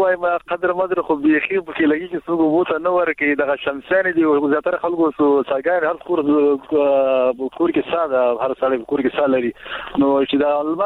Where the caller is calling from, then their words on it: Baghlan, Afghanistan; د بغلان ولای